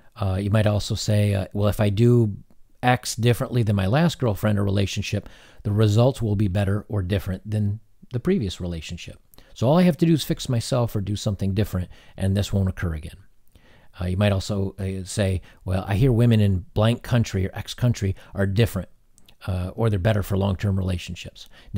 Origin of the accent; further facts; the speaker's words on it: United States; Now, I've heard people pronounce it differently, but you know, I'm an American